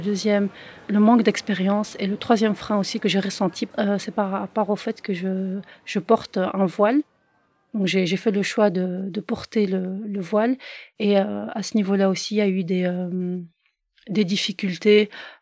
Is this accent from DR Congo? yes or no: no; Brussels, Belgium; J'habite Bruxelles, je suis une vraie bruxelloise. J'aime ma ville, je me sens bien ici.